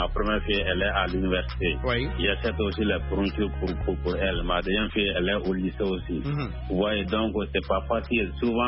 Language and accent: French; Loulouni, Sikasso, Mali; now in Bamako, Mali; je suis venu dans mon village natal pour un mariage, quoi.